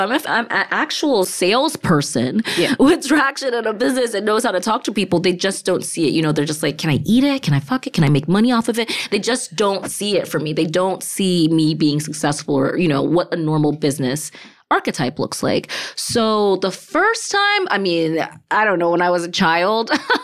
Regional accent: Ghana; I'm from Ghana where you don't not get things because you're black.

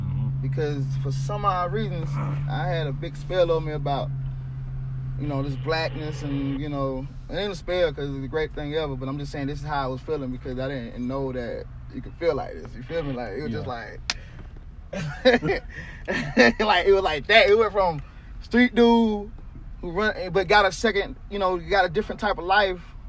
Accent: North Carolina, United States; Like, yo, I gotta do something, but I'm from North Carolina. So it's like, my people is from here, but I'm the only one that has a different route.

